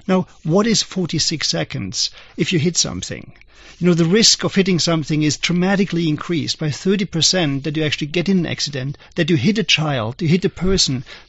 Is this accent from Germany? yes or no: yes; Germany; when I was young, I grew up in Germany as a young boy.